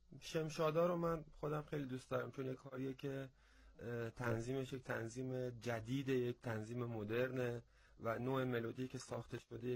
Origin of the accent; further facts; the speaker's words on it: Abadan, Khuzestan, Iran; خب ما آبادان بزرگ شدیم دیگه.